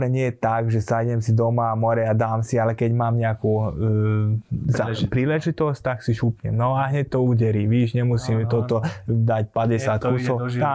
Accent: Gabčíkovo, Trnava Region, Slovakia; No Gabčíkov určite moje rodné mesto

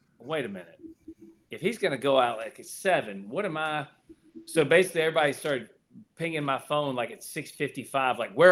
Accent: South Carolina, United States; I thought it was important to kind of get back to my home state and talk to folks.

